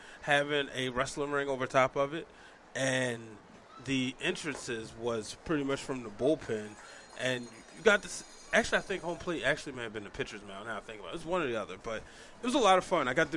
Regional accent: Maryland, United States; I've been born and raised in Maryland, so, you know, I root for the Ironbirds.

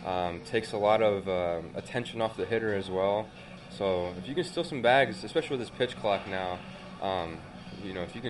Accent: Kentucky, United States; All my buddies were huge basketball fans, but I never really got too much into it. Obviously, I was there for the Cardinal Wildcat hype

